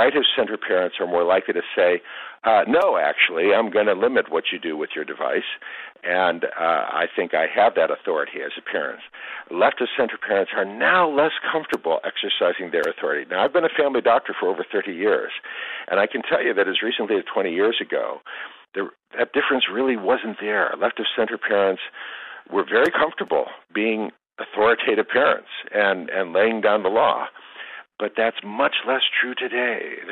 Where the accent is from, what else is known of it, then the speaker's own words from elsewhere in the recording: Ohio, United States; I attended public schools in Ohio, K-12, And, you know, I grew up outside Cleveland. We got a lot of snow, lake effect snow.